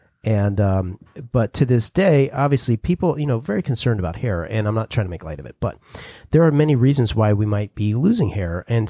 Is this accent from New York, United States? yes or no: no; New Jersey, United States; And I'm from New Jersey, which, you know, hair, you know.